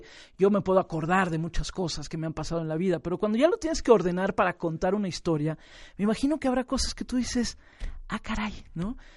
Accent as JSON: {"language": "Spanish", "town": "Zamora", "region": "Michoacán", "country": "Mexico", "tie": "born there", "moved": "yes", "said": "yo nací en donde nací, en Zamora, Michoacán, ahí estaba, pero pues un día me tengo que ir también de casa"}